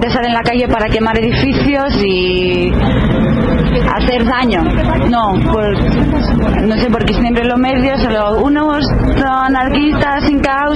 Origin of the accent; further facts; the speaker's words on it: Greece; Spanish is a second language; Yo soy griega, sí, vivo aquí porque estudio aquí.